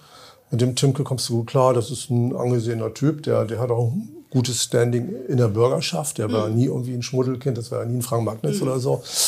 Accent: Bremen, Germany; born or raised there

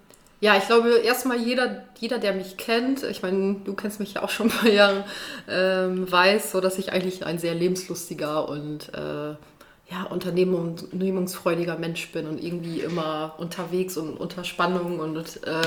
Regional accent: Berlin, Germany; Ich komme aus Berlin.

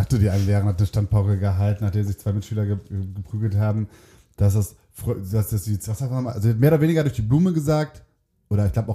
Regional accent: North Rhine-Westphalia, Germany; Wir sind NRW, das kann man ja sagen.

